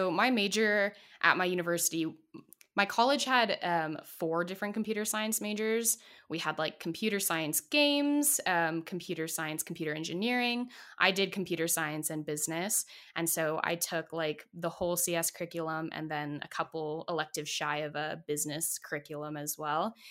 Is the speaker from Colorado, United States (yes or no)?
yes; Boulder, Colorado, United States; But I'm from Boulder originally in Colorado, and I went to school in California, and I really wanted to come home.